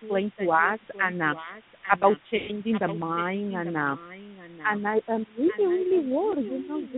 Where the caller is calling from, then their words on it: San Jose, California, United States; I'm calling from San Jose, San Francisco, California.